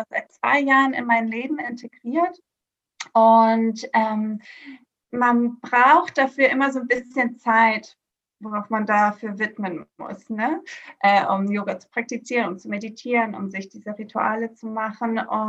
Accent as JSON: {"language": "German", "country": "Greece", "tie": "born or raised there", "said": "ich bin 34 Jahre alt und ich bin in Griechenland auf einer kleinen Insel aufgewachsen, zweisprachig, meine Mama ist Deutsche, deshalb kann ich auch gut Deutsch und lebe jetzt seit 2011 in Hamburg"}